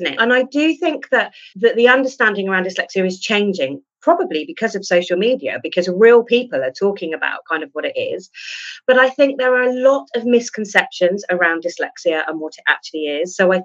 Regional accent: South East England, United Kingdom; I'm from the Isle of Wight.

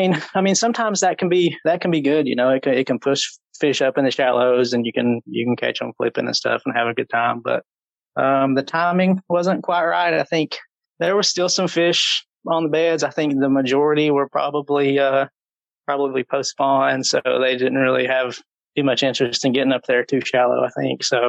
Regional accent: Tennessee, United States; now in Louisville, United States; No, I'm actually a Tennessee native. I grew up in East Tennessee, but I've been in Louisville for about 10 and a half years.

